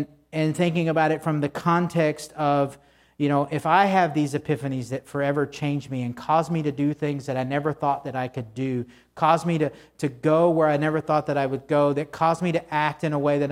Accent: the South, United States; So I know, growing up in the South, there's y'all, yuns, y'alls, you know, and yous from Michigan

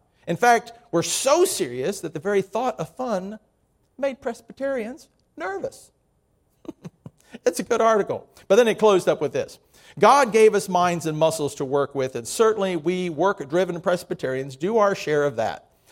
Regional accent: Miami, Florida, United States; I grew up in Miami, and but no air conditioning.

